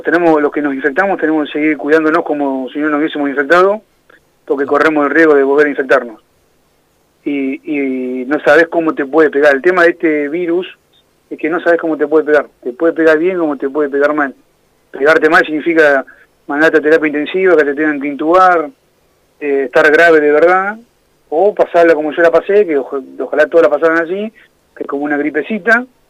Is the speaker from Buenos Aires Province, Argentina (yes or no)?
yes; Bolívar, Buenos Aires Province, Argentina; 9 de julio, o Bolívar, yo soy de Bolívar.